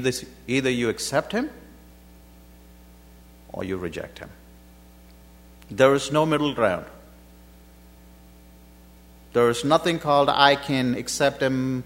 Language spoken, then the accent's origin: English; India; I'm an Indian, born in India.